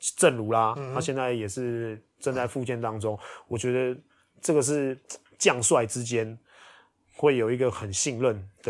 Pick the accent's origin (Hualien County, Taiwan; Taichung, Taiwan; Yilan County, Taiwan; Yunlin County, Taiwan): Hualien County, Taiwan; 对，我的故乡，这、就是、哦、其实蛮难过的。